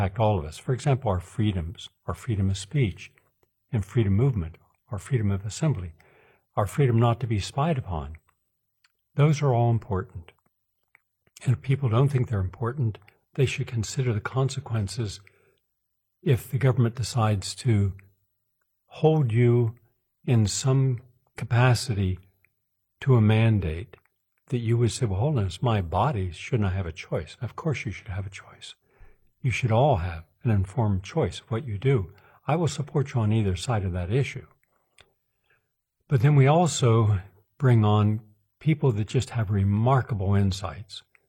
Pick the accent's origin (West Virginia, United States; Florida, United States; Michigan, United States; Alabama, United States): West Virginia, United States; Parkersburg; older people from my hometown, down in a little city in West Virginia called Parkersburg.